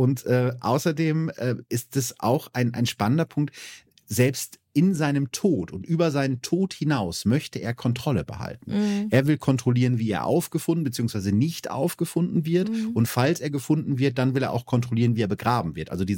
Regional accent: Germany

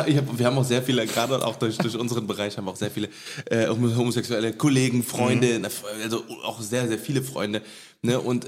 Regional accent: Cologne, North Rhine-Westphalia, Germany; weil bei uns in Köln, das ist so was Normales hier, weil wir sind hier geboren und aufgewachsen in Köln.

